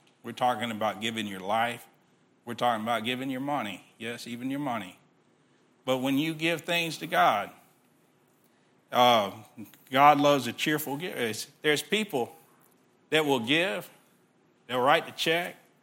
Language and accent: English; Texas, United States; I'm from Texas. You know, they're from north of the Mason-Dixon.